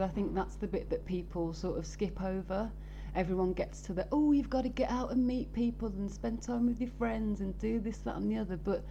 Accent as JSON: {"language": "English", "town": "Birmingham", "region": "West Midlands", "country": "United Kingdom", "said": "Sorry, I'm from Birmingham."}